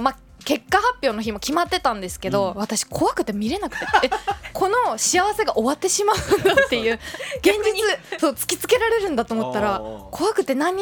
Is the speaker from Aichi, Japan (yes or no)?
yes; Nagoya, Aichi, Japan; 例えば私地元が名古屋なので、まあ基本帰省する時とか新幹線とかで帰るんですけど、